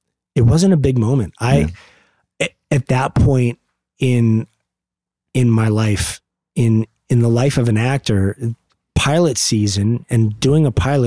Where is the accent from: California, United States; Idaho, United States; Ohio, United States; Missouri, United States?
California, United States; North Hollywood; I was born in Van Nuys. I was raised, though, in North Hollywood.